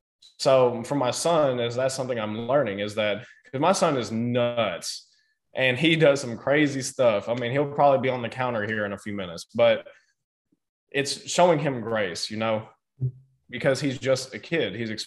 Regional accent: the South, United States; this thing that I think is interesting growing up in the South, especially from what I've seen, is men are expected to go to work

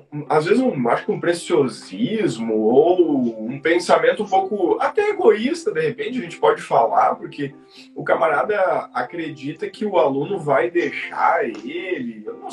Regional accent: Rio Grande do Sul, Brazil; eu sou do interior do Rio Grande do Sul, lá no meio do Rio Grande do Sul, uma cidade no centro, inclusive, do Rio Grande do Sul

